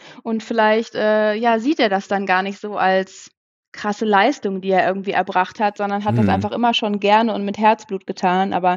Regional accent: Dortmund, North Rhine-Westphalia, Germany; Also in Dortmund wirklich geboren, aufgewachsen.

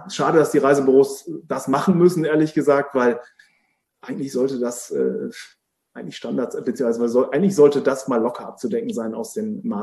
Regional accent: Lower Saxony, Germany; born there; Als Gebürtiger Ostfriese kann ich das nur bestätigen.

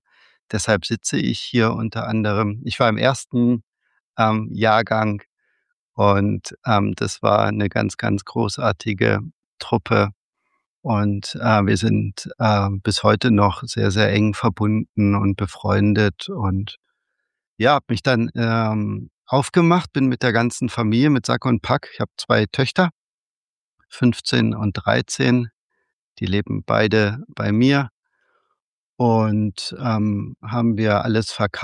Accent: Wolfsburg, Lower Saxony, Germany; Geboren in Wolfsburg in der Autometropole des Nordens oder eine der Autometropolen und da sehr, sehr gebunden aufgewachsen.

